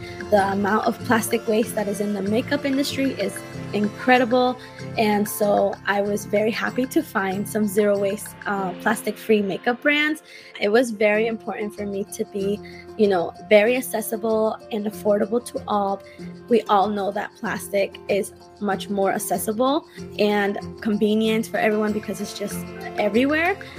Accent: Boston, Massachusetts, United States; also born or lived in Cali, Colombia; So I'm currently 23 and I was born in Cali, Colombia. My parents brought me to Boston when I was 3 years old. So I've been in Boston for the past 20 years and I've been very local.

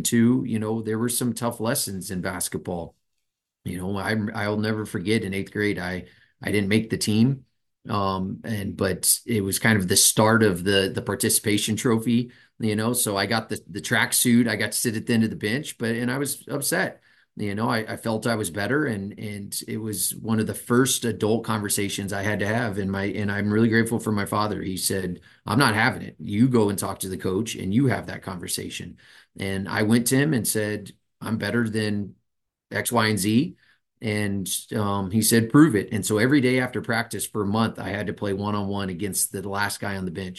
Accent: El Paso, Texas, United States; Yeah, born and raised in El Paso, Texas. You know, my whole family is still back in El Paso

